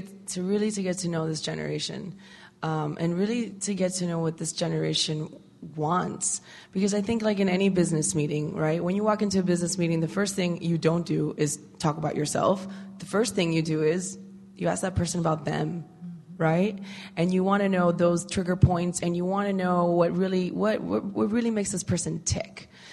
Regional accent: Colombia; English is a second language; Like, I'm from Colombia. I see poverty all the time and at home, right?

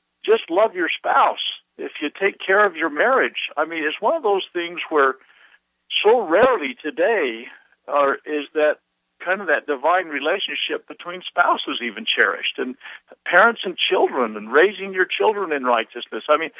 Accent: United States; I was born and bred in America.

